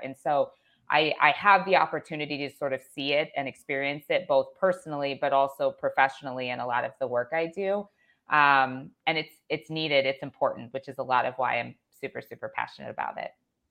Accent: Illinois, United States; I'm from the Chicago area.

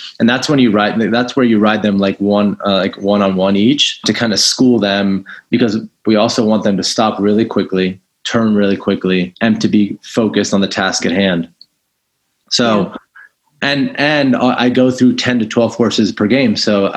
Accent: United States; because I'm American

